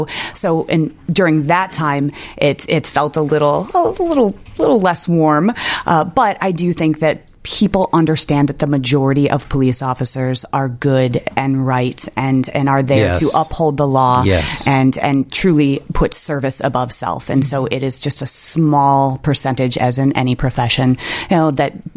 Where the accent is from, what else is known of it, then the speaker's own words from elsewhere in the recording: Aurora, United States; You know, well, I'm born and raised in Aurora. I've never left there.